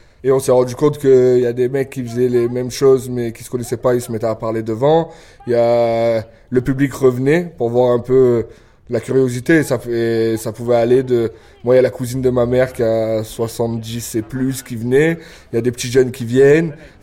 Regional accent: Marseille, Provence-Alpes-Côte d'Azur, France; j'ai grandi ici à Marseille dans le centre-ville.

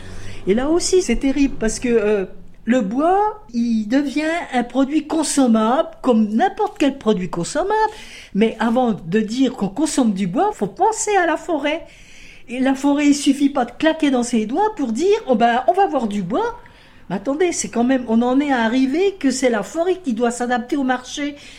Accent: Bourgogne-Franche-Comté, France; Je suis une vraie Morvandelle, je suis née juste au-dessus d'Autun. Et donc, moi, toute ma jeunesse, mon enfance, je l'ai passée pratiquement dans la forêt. Mais j'ai quitté le Morvan quand même pendant des années quand j'ai suivi un peu mon mari.

